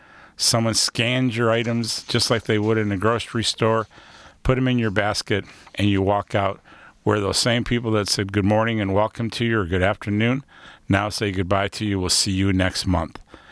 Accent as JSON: {"language": "English", "town": "Farmington Hills", "region": "Michigan", "country": "United States", "tie": "born or raised there", "said": "I can tell you with all honesty, growing up in Farmington Hills, I had friends that did the same thing I did."}